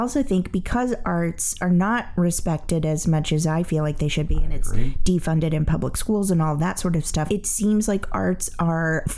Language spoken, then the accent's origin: English; Springfield, Missouri, United States; in my hometown, with the Springfield Little Theater.